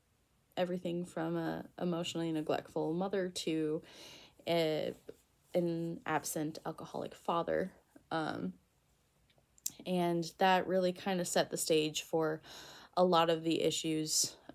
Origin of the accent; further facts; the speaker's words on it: Minnesota, United States; I'm 24 years old, and I'm from Minnesota.